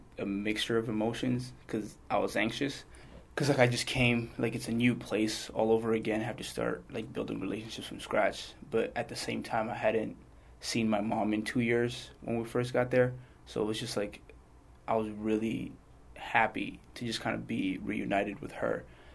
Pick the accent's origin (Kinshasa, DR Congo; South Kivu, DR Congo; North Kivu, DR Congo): Kinshasa, DR Congo; now in Federal Way, United States; I came from Democratic Republic of Congo. I was in Kinshasa at that point when we came over, and went to Federal Way.